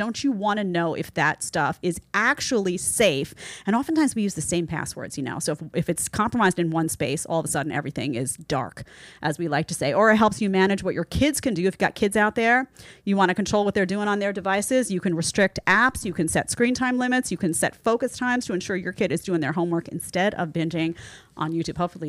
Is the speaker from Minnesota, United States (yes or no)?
no; New York, United States; accent: New York; now in Florida, United States; My New York accent has gotten stronger since I moved to Florida, and I don't understand why.